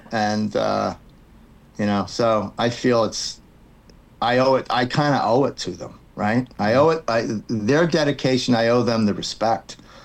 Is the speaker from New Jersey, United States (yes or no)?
yes; New Jersey, United States; I'm from South Jersey, and if you get a big head in South Jersey, you get knocked down real fast.